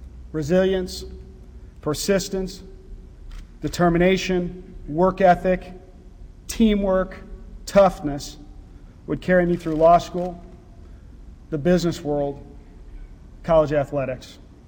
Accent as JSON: {"language": "English", "region": "Wisconsin", "country": "United States", "tie": "born or raised there", "said": "Though as a kid growing up in Wisconsin, I must admit that I had to cheer for the Badgers and, of course, the Packers."}